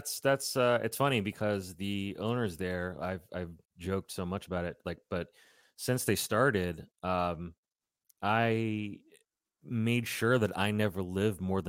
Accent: Brooklyn, New York, United States; there's something about growing up in Brooklyn where you kind of like you feel for it more, you know.

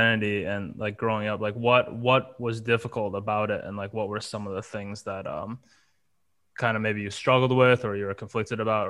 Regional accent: Wisconsin, United States; I grew up in Wisconsin

